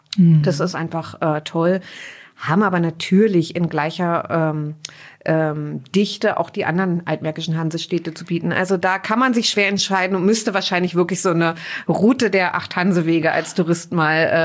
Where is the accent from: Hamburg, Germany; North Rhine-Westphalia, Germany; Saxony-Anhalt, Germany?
Saxony-Anhalt, Germany; Stendal; born there; also born or lived in Berlin; genau, ich bin natürlich in Stendal geboren und lebe dort und ich lebe wirklich sehr, sehr gerne in Stendal.